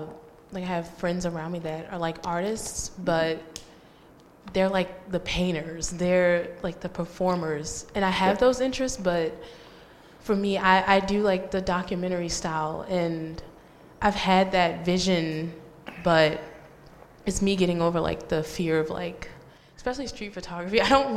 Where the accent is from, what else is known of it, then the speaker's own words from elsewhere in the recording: Baltimore, Maryland, United States; I'm also from Baltimore, by the way, born and raised.